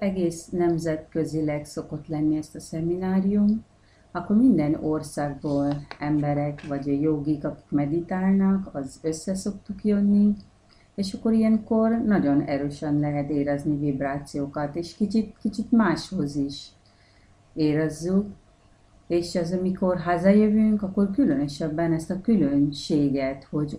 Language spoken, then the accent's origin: Hungarian; India; Hát nekem, én egy indiai vagyok